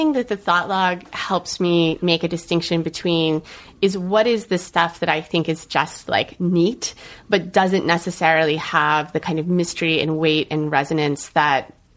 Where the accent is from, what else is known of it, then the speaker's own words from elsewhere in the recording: Orlando, Florida, United States; I grew up in Orlando, Florida.